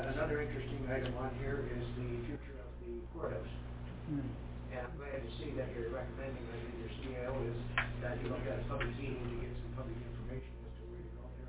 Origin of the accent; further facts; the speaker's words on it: Robertson Hill, Nova Scotia, Canada; I certainly don't want to have to move away from Queens County. I was born and brought up on Robertson Hill, and I'm not too far away from there now, and I want to stay in Queens County if I can.